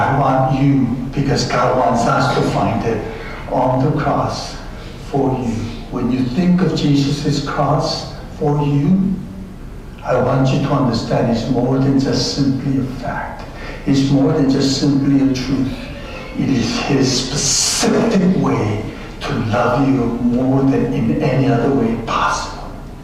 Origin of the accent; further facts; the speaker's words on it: South Korea; I'm from Korea